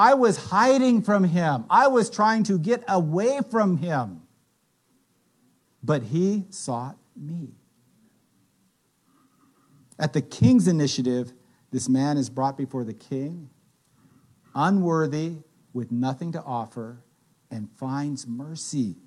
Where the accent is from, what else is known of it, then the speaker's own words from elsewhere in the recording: Brooklyn, New York, United States; Yeah, I'm from Brooklyn.